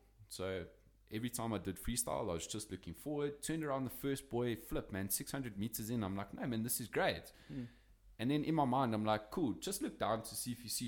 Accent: Johannesburg, Gauteng, South Africa; obviously you heard I'm from Joburg.

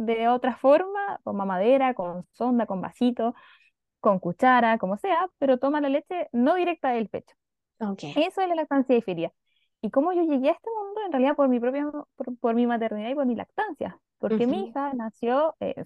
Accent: Talcahuano, Biobío, Chile; nosotros somos de Concepción, de Talcahuano en realidad, pero están al ladito.

